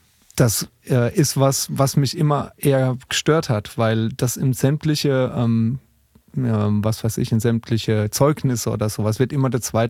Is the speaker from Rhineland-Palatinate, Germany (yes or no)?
yes; Otterstadt, Rhineland-Palatinate, Germany; also born or lived in Speyer; Ach, ich bin in Speyer geboren, bin aber in Otterstadt aufgewachsen.